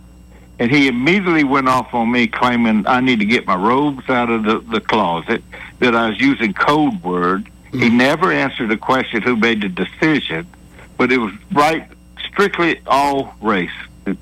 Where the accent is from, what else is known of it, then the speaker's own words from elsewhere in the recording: Montgomery, Alabama, United States; born there; I'm 69, Jack. I was born in Montgomery, Alabama